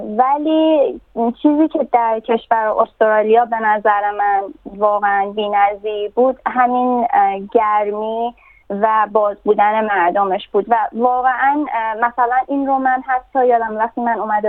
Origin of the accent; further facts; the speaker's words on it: Tehran, Tehran Province, Iran; moved away as an adult; also born or lived in Rasht / United States / Austria; من همونطور که گفتین در ایران به دنیا آمدم، در واقع در رشت هم به دنیا آمدم ولی در تهران بزرگ شدم. یک سال حدود در دبیرستان من آمریکا درس خوندم.